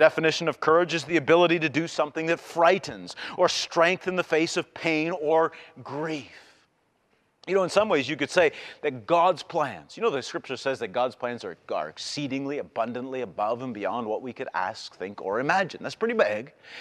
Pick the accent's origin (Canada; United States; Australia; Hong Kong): Canada; I'm still Canadian, I'm still a Canadian. Still have rights. Still can go back.